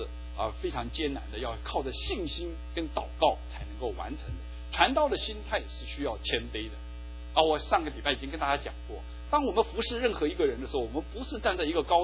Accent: China; 我们中国人也有12

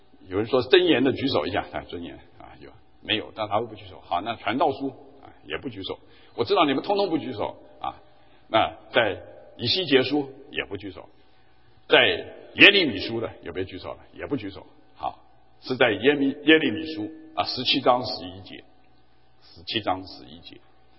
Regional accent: China; 就是我们中国人所说的钱财乃是身外之物

